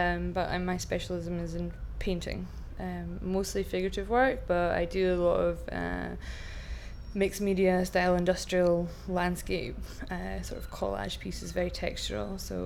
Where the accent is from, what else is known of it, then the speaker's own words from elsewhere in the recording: Carnoustie, Scotland, United Kingdom; also born or lived in Dundee / Edinburgh; I was born in Dundee in Ninemouth Hospital, but I grew up in Carnoustie, a famous golfing town.